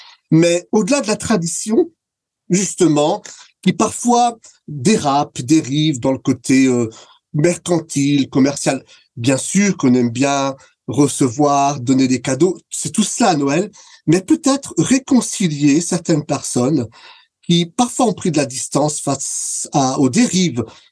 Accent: Grand Est, France; Alors, on vient d'Alsace

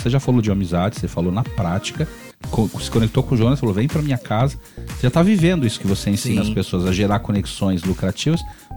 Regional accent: São Paulo, Brazil; born there; eu com 18 anos, eu nasci na Zona Leste de São Paulo, Itaquera. Minha família tá lá

